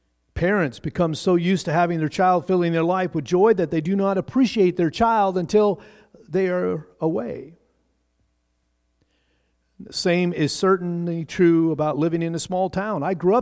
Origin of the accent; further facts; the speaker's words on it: Pendleton, Oregon, United States; Growing up in Pendleton, Oregon, as a child, I thought it was the best place to live.